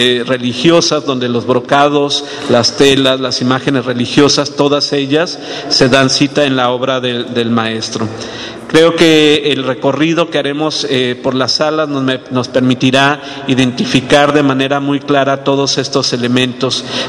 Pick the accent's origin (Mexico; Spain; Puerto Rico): Mexico; esa gran capacidad que como mexicanos poseemos todos al disponer los objetos